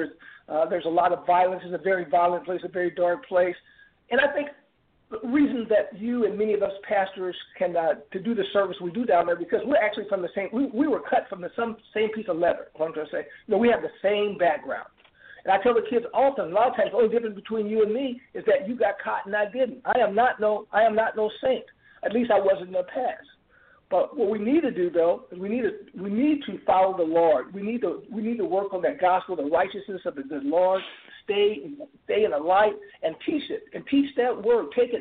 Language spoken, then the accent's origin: English; St. Louis, Missouri, United States; I grew up in St. Louis. I grew up in the ghettos of St. Louis, so that's not new to anybody.